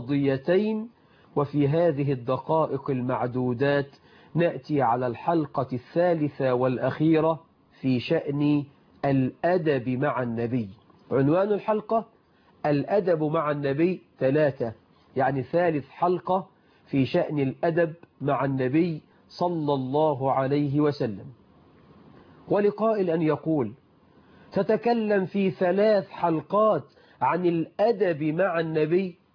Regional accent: Egypt; بلدنا مصر

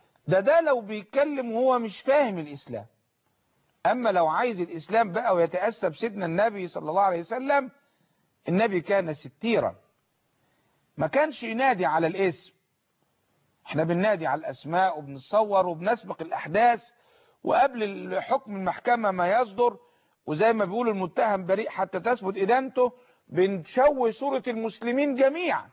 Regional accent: Egypt; انا مواطن مصري

